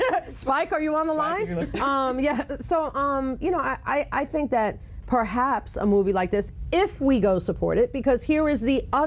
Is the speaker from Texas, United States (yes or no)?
no; New York, United States; And I'm from New York, so many of those places were very familiar to me.